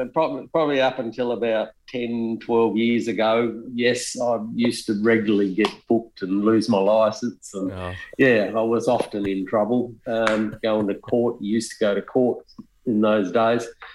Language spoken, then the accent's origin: English; South Australia, Australia; now in Victoria, Australia; I was actually born on a farm in South Australia. I'm a sheep farmer's child, whatever you want to call it. So I grew up in South Australia. I now live in Victoria, but I grew up there